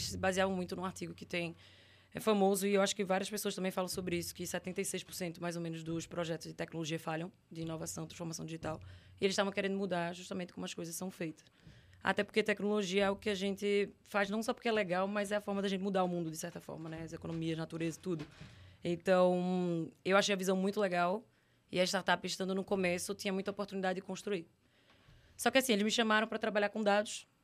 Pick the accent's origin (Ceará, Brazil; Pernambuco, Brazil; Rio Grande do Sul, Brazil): Pernambuco, Brazil; Recife; moved away as an adult; also born or lived in Maceió; now in São Paulo, Brazil; Então, sou de Maceió. Passei a minha vida toda em Recife. Me mudei para cá aos 21 anos, para São Paulo. Mais ou menos em 2016.